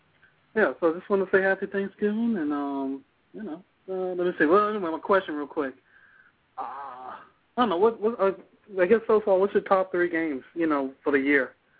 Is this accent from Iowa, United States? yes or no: no; Miami, Florida, United States; There's no haters here. I'm from Miami. No haters in Miami.